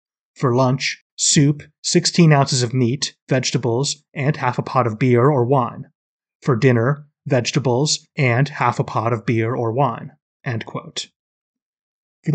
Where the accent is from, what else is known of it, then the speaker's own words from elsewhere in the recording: Seattle, Washington, United States; I grew up in the Capitol Hill neighborhood, right in the city, and went to St. Joe's as a kid. I moved back here a couple years ago, although obviously not to Capitol Hill, which has become insanely expensive.